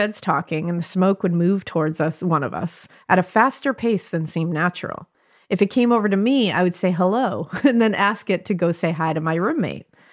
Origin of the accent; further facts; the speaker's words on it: New Jersey, United States; I was born and raised in New Jersey, but decided to go to the same school where my dad had gone to college.